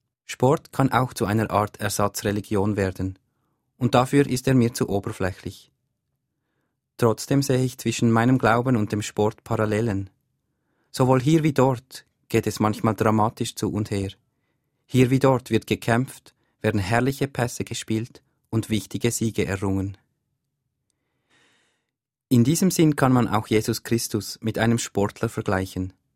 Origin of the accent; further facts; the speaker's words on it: Zurich, Switzerland; now in Bern, Switzerland; Ich bin im Raum Zürich geboren und aufgewachsen. Seit einigen Jahren aber lebe ich im Kanton Bern.